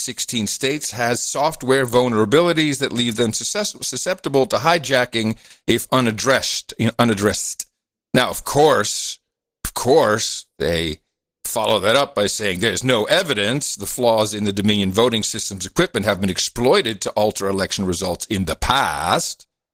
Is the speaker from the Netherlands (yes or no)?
yes; Netherlands; I'm personally from the Netherlands, so.